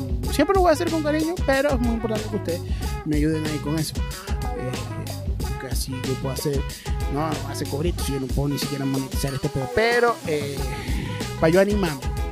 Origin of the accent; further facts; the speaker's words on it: Maracaibo, Zulia, Venezuela; Él entiende que yo soy maracucho, pero yo me adapté para poderlo intimidar y no me jodiera.